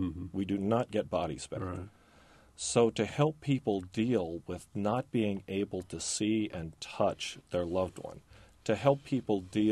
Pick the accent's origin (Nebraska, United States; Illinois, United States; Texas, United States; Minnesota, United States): Illinois, United States; Belleville; and I'm a city boy. I grew up near St. Louis in Belleville, Illinois.